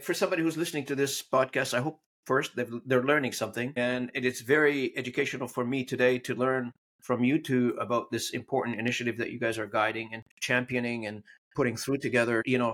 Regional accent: Canada; there is a room for somebody to be nationalist, being a Canadian and speak whatever language I want to speak, but I can remain to be Canadian.

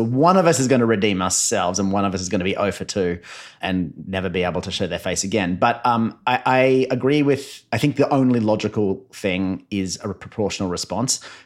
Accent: Queensland, Australia; As a Queenslander, as you alluded to there, Helen, I have absolutely no sympathy for magpies. I was attacked repeatedly as a child by these damn birds.

